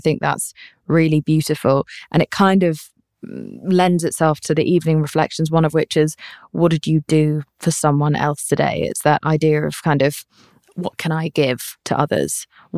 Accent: United Kingdom; But it's hard when you hear gratitude, especially as a British person, to not be like, that feels very LA, woo-woo, hippie

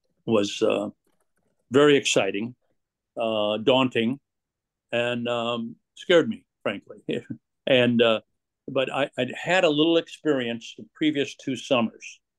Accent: Minnesota, United States; I grew up in a small town. I grew up in Minnesota, rural community. It was a big deal for me to go to Indiana University.

